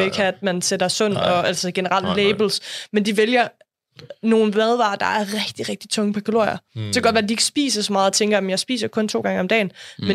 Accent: Vrå, North Denmark Region, Denmark; nu er jeg er jo født og opvokset i Vrå.

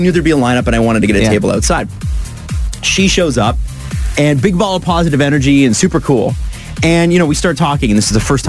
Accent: Scarborough, Ontario, Canada; And I was like, oh, I grew up in Scarborough.

